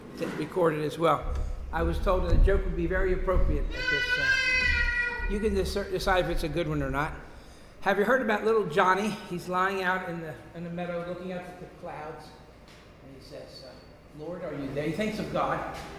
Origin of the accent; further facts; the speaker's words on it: New Jersey, United States; I should say, although I'm a Southerner, that's Southern New Jersey, I really do.